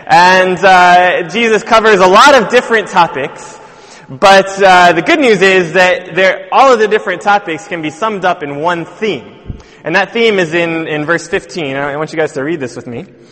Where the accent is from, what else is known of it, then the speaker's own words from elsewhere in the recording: London, United Kingdom; I come all the way from South London just to come and preach for you guys